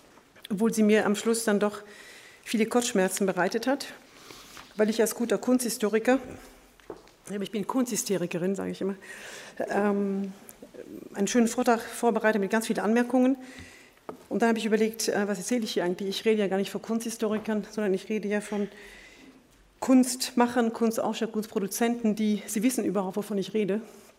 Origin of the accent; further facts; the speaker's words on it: France; German is a second language; ich komme aus Frankreich, es ist eine Weile her, dass ich hin und her pendle